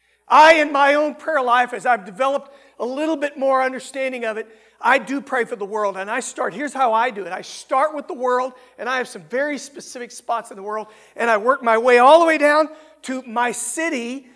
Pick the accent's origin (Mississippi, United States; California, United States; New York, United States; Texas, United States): Texas, United States; I pray for my hometown back in Texas, which you wouldn't believe what God's doing there.